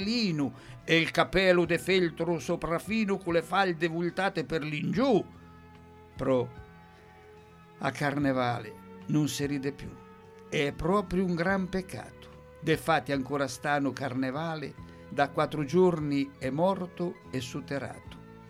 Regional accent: Ancona, Marche, Italy; ho trascorso l'infanzia in Ancona

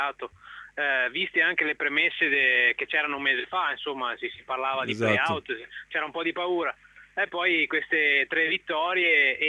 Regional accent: Veneto, Italy; Sono un veneto però, impiantato in Emilia, ormai da 10 anni.

